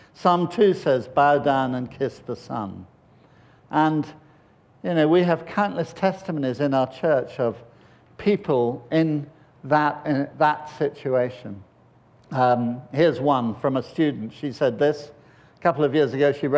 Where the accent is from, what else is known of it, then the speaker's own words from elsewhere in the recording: United Kingdom; I kind of was standing there, I thought, I am British.